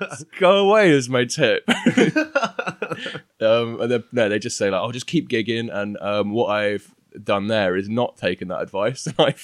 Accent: South West England, United Kingdom; I'm from Devon. Then I lived on, that's why I don't sound like, I don't have a Welsh accent.

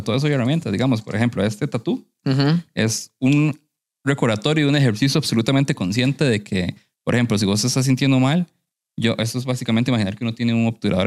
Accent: San Carlos, Alajuela, Costa Rica; yo soy de San Carlos, como te dije

